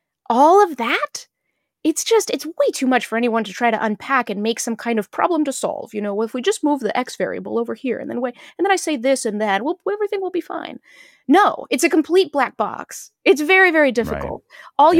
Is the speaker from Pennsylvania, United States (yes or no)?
no; New Hampshire, United States; Growing up in New Hampshire, very few people understood us.